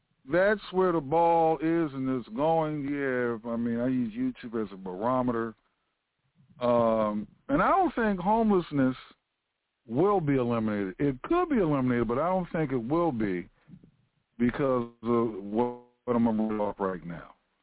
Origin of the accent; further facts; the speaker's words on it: United States; we Americans, and I'm an American, We Americans are addicted